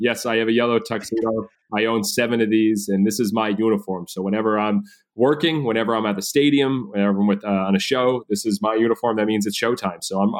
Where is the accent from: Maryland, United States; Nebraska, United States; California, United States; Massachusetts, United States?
Massachusetts, United States; I grew up in Massachusetts, only child. My parents got divorced, so my dad raised me